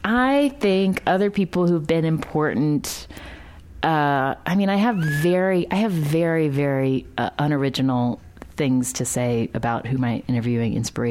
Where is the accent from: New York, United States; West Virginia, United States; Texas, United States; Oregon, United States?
West Virginia, United States; I think about, like, Reading Working when I was, like, you know, growing up in West Virginia